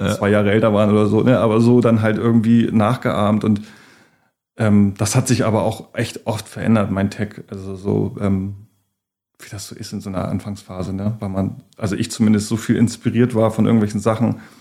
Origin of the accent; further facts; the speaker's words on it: Hamburg, Germany; also für mich als Hamburger ist es irgendwie echt so gewesen